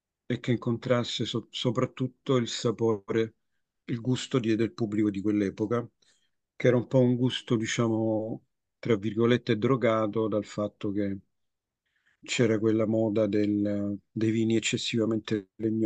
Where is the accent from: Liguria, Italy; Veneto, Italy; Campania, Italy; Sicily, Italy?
Sicily, Italy; Mi sono sempre dedicato con particolare attenzione ai vini della mia terra, quindi della Sicilia.